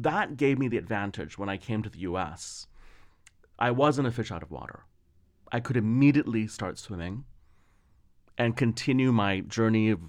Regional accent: New York, United States; now in Los Angeles, United States; I always called myself, I'm a New Yorker, you know?

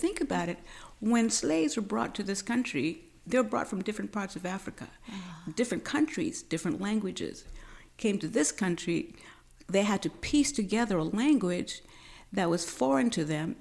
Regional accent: Fiji; English is a second language; growing up in Fiji, where we were colonized by the British. We were forced to speak English in schools. So we couldn't speak our native languages.

